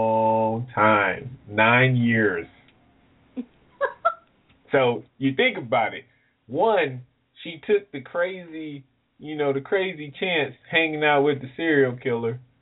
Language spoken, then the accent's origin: English; New Orleans, Louisiana, United States; Hey, I'm from New Orleans. No limit.